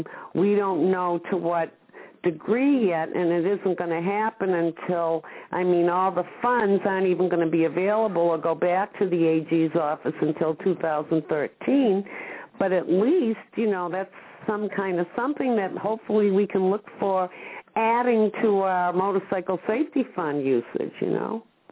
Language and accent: English; New England, United States; accent: New England; You know, it's my New England accent.